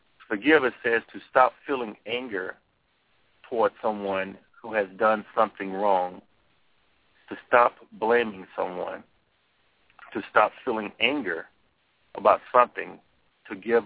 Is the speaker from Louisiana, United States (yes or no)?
yes; Jonesboro, Louisiana, United States; I'm from Louisiana, and I was in the down the country areas, like Jonesboro, Louisiana, between Monroe and Shreveport, below Ruston area.